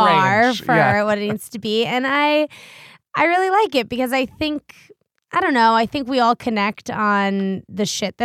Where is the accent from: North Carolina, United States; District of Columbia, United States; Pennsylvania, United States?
District of Columbia, United States; Washington; But I grew up in Washington, D.C., which is like the center of bro.